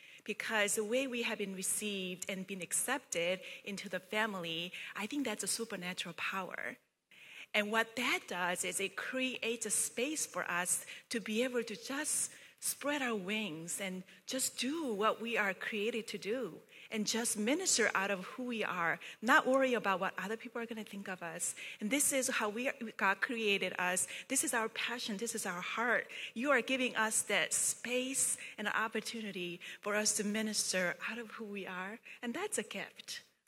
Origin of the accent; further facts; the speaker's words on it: South Korea; I was born and raised in Korea, so a lot of my childhood and formative years were in Korea.